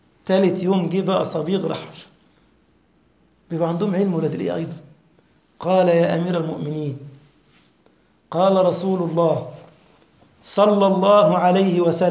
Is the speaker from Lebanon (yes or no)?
no; Egypt; كنت أضرب مثال كده زمان للإخوة عندنا في مصر